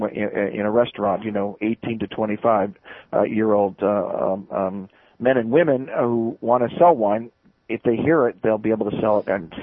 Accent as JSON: {"language": "English", "country": "United States", "said": "It shouldn't be me saying it because I'm an American."}